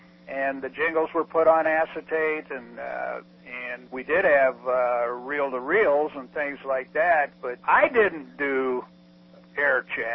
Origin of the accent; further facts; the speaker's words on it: Des Moines, Iowa, United States; Being born and raised in Des Moines, I knew a lot of people in Des Moines.